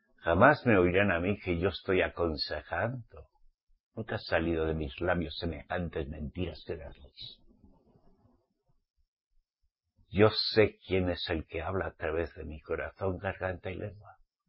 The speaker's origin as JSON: {"language": "Spanish", "town": "Pamplona", "region": "Navarre", "country": "Spain", "said": "de mi tierra, Pamplona, Navarra."}